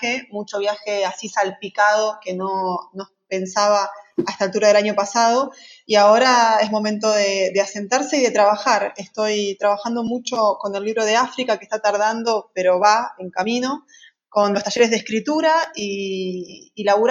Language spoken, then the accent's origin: Spanish; San Nicolás de los Arroyos, Buenos Aires Province, Argentina; Yo soy de San Nicolás, nací acá, y aunque toda mi vida luché por irme de acá, las vueltas de la vida hicieron que terminara eligiendo San Nicolás otra vez para sentarme.